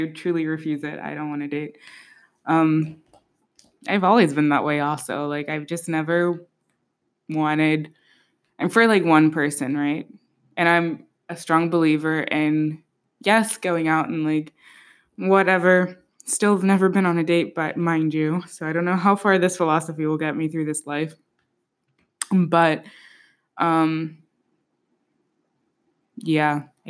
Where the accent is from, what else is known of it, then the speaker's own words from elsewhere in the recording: Vienna, Austria; English is a second language; now in New York, United States; I'm from Vienna originally, living in New York now.